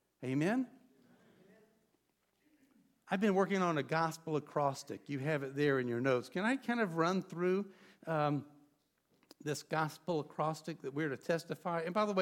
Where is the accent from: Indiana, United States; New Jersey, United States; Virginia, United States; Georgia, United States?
Georgia, United States; Now, I grew up in Georgia, but I think this verse made it this far north.